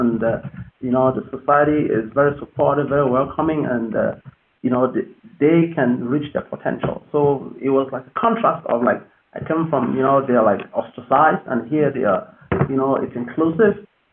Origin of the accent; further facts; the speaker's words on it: Cameroon; I am originally from Cameroon, West Africa.